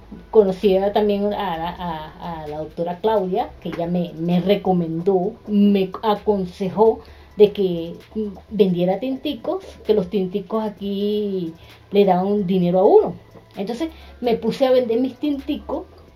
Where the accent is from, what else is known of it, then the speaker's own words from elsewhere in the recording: Barcelona, Anzoátegui, Venezuela; moved away as an adult; Yo soy de Venezuela, Venezuela, estado en Suátegui, Barcelona.